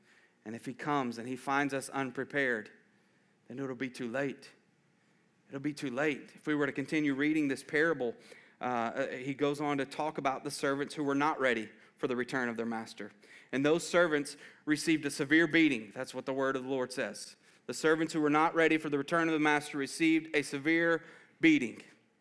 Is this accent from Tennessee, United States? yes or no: yes; Lebanon, Tennessee, United States; And I'm from Lebanon, been here my entire life. She's from Mount Juliet. So we've been in the Middle Tennessee area our entire life.